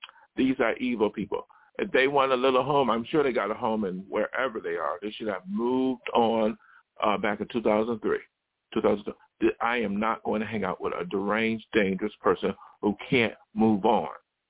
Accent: United States; This includes people from my hometown, Barry County.

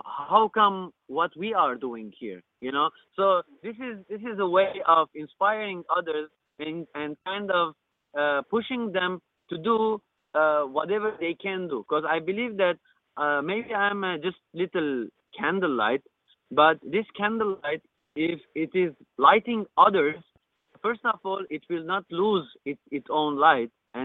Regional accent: Lebanon; English is a second language; So here I come from the Middle East, and as I'm Armenian, I'm Lebanese, and I did all these things even without the budget

